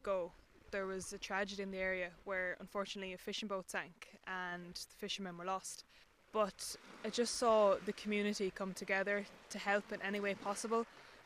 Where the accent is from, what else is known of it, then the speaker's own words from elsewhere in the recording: Leinster, Ireland; I grew up in County Leash, which is very inland, but we grew up on the River Barrow